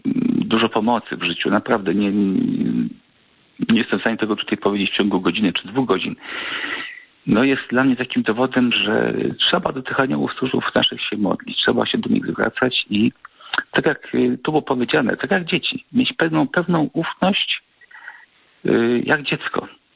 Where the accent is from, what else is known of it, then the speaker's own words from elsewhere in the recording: Gdynia, Pomeranian Voivodeship, Poland; pochodzę z Gdyni